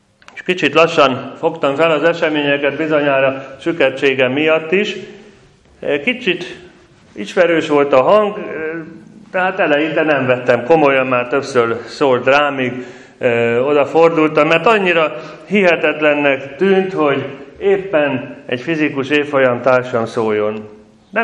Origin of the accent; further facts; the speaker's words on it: Pécs, Baranya, Hungary; hogy magam is pécsi vagyok